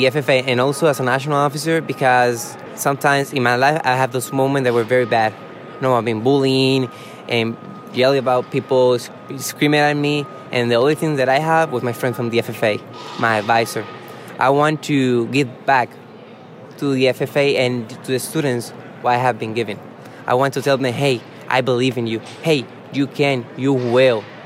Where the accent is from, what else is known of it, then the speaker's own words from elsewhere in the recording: Hatillo, Puerto Rico; Well, I come from a background of agriculture. I raised pigs with my dad in Puerto Rico, Atillo, my hometown.